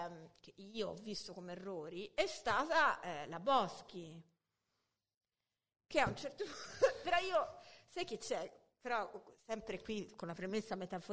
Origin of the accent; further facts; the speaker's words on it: Orbetello, Tuscany, Italy; accent: Tuscan; moved away; parlavo per non parlare toscano, capito? Perché mi vergognavo quando mi chiedevano di dove sei, io dicevo Grosseto, che mi sembrava più dignitoso di Orbetello, capito?